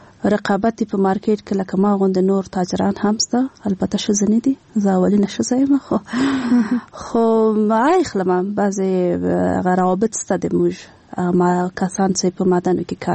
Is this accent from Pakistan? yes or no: no; Kunduz, Afghanistan; now in Kabul, Afghanistan; زه خپله مې د کندز نه یم، او زه ډېر زیاته مینه لرم د خپل هغه چیرې چې زه اوسېدلې یم په کندز کې، هغلته د ما پیدایش سوی ده، لږ غټه سوې یم.